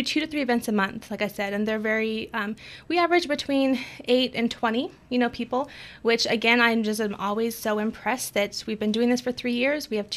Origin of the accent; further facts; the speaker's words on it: Farmington, United States; I'm from Farmington, grew up here